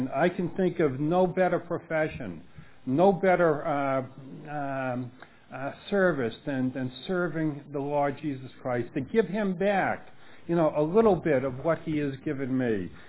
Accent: Boston, Massachusetts, United States; accent: Bostonian; now in Hungary; However, they also tell me that my Bostonian accent helps me very much with the pronunciation of the words.

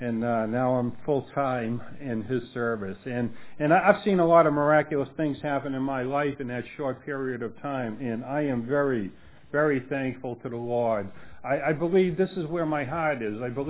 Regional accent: Boston, Massachusetts, United States; accent: Bostonian; now in Hungary; However, they also tell me that my Bostonian accent helps me very much with the pronunciation of the words.

